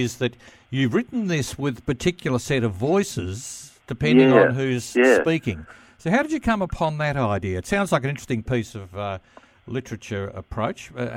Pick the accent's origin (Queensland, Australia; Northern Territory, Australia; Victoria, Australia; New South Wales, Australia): Victoria, Australia; Bendigo; I came from Bendigo, and there weren't a lot of them up there. It was very white Anglo-Saxon. I was going to say Protestant, but it was probably more white Anglo-Saxon Catholic than anything else up there.